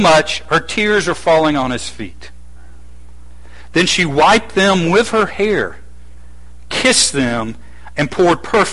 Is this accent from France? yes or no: no; Southern United States, United States; as a male, as an American, as a Southern boy, I would battle with embarrassment.